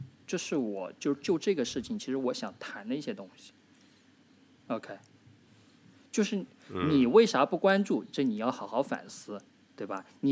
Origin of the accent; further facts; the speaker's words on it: China; 作为一个大陆人去看这样的东西。